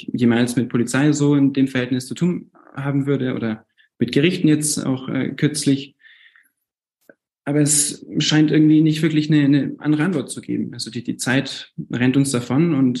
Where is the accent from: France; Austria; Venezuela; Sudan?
France; also born or lived in Munich, Germany; Ich bin 24 und bin in München geboren. Meine Eltern waren zum Studium dort und wir sind dann nach Frankreich umgezogen. Ich bin deswegen zweisprachig aufgewachsen.